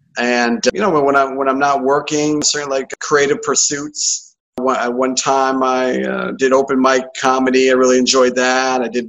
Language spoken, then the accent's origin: English; Syracuse, New York, United States; I grew up in Syracuse, as did you, and big Syracuse Orange fan. And so I grew up there and through high school.